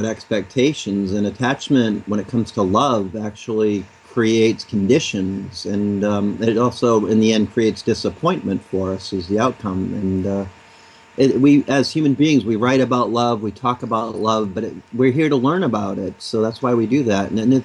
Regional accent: Boston, Massachusetts, United States; Out of Boston, my hometown, my home city, show's doing really well.

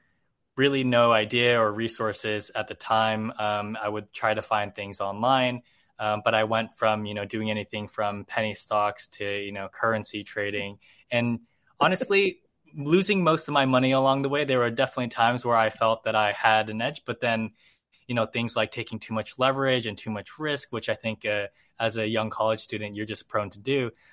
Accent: Washington, United States; But I grew up in Washington State, so no British accent.

